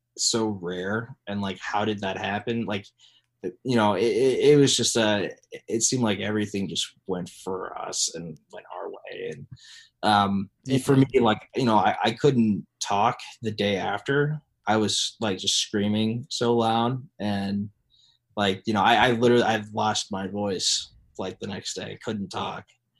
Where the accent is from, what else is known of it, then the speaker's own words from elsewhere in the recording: Ohio, United States; I grew up in Southern Ohio.